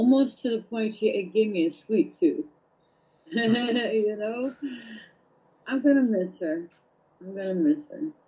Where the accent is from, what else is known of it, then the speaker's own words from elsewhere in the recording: New York, United States; because I come from New York, it's hard to trust people.